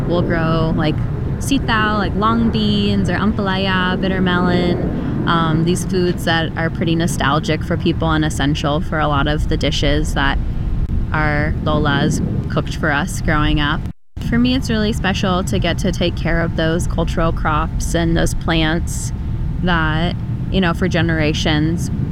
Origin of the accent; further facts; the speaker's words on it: Hood River, Oregon, United States; I grew up in Hood River, which is an agricultural community. So I've always been around farms, farm workers, and agricultural in general.